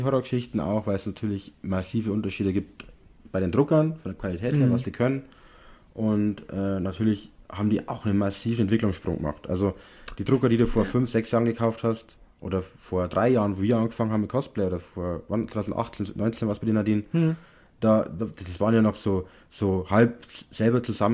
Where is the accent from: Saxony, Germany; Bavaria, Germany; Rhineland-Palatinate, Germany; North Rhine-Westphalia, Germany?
Bavaria, Germany; Passau; Also Passau ist meine Heimatstadt.